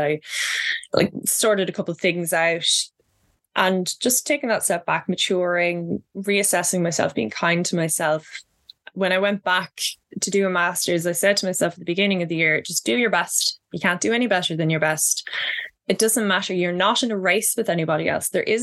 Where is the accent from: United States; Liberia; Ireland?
Ireland; Midlands; accent: Midlands country accent; You know, when I first went to college, I was made fun of for my you know, Midlands country accent. And this is the accent I use when I'm talking to people not from Ireland